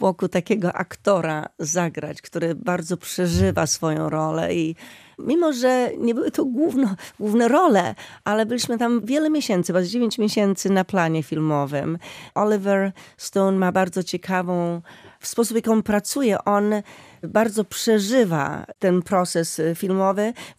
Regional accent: Gdańsk, Pomeranian Voivodeship, Poland; więc gdzieś to moje dzieciństwo tutaj z Gdańska i ten okres taki dosyć ciekawy PRL-u

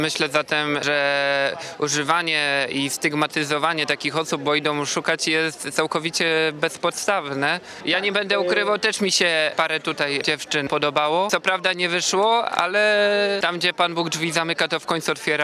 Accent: Gdynia, Pomeranian Voivodeship, Poland; 25 lat. Jestem rodowitym gdynianinem

